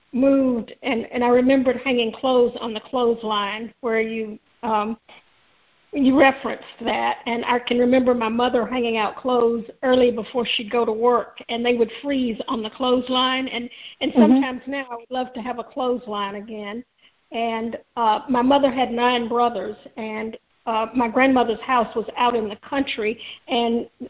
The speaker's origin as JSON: {"language": "English", "region": "the South", "country": "United States", "tie": "born or raised there", "said": "It's a reminiscence of my growing up in the South."}